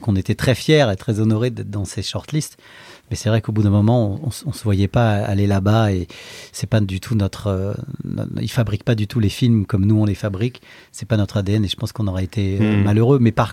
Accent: France; nous on est des Français des banlieusards

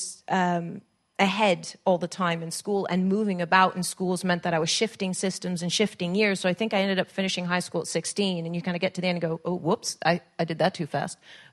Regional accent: United Kingdom; born there; I'm British. I was born here, and my parents thought we would stay here, and then we didn't stay here, and then we came back, and then we were British again

